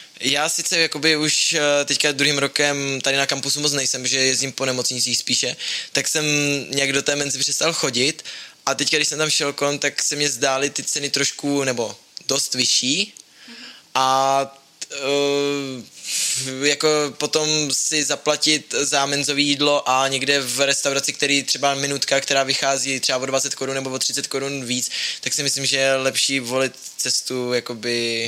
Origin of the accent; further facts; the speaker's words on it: South Moravian Region, Czechia; Jo, přesně tak, ale jsem Moravák, takže to se snad počítá.